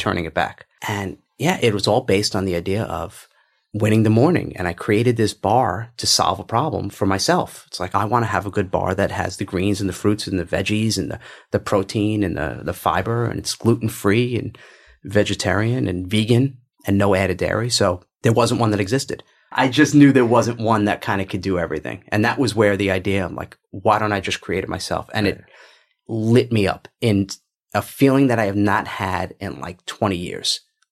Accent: New York, United States; Maybe because I'm from New York, I'm a little scrappy.

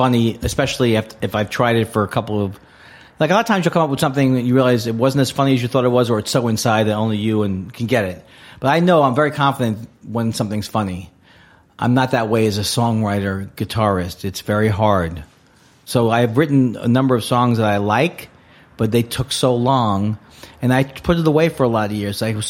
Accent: New York, United States; But I grew up in New York, but then I started comedy in L.A.

